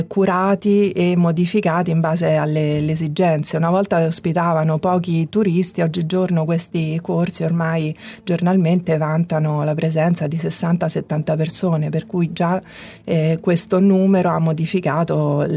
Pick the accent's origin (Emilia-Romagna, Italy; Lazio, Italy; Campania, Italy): Lazio, Italy; Rome; Da romana mi ero dimenticata di cosa significasse vivere accanto al Tevere